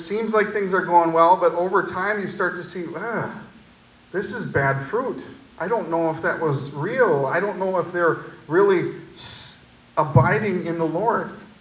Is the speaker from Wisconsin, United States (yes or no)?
yes; Waupun, Wisconsin, United States; the prisoners in my hometown of Waupun, the prisoners at the prisons would often work at this farm on their way out of their sentencing.